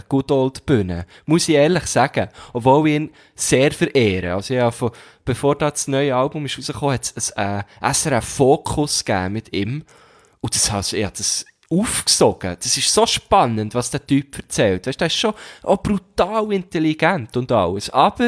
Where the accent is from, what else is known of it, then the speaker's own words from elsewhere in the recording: Bern, Switzerland; als Berner